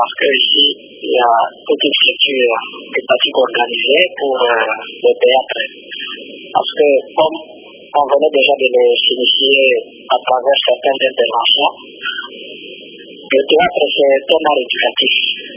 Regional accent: DR Congo; chez nous, en République démocratique du Congo

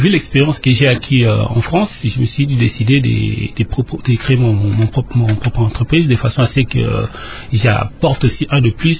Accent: DR Congo; Moi, je suis Congolais

